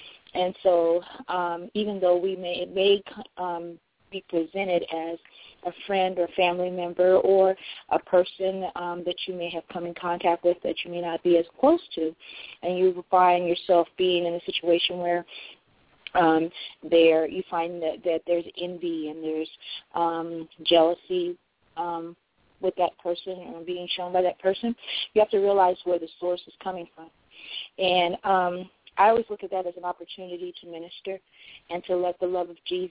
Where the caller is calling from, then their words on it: San Bernardino, California, United States; I'm calling from San Bernardino.